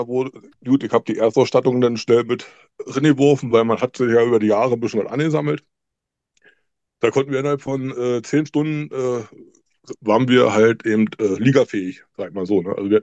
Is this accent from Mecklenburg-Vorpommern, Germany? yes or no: yes; Mecklenburg-Vorpommern, Germany; Und ja, dann, wie gesagt, alles abgegrast, was zu machen war in Mecklenburg. Da die Rangliste mitgespielt, auch ohne Punkte und so weiter, ne? Weil da hast du ja als Mecklenburger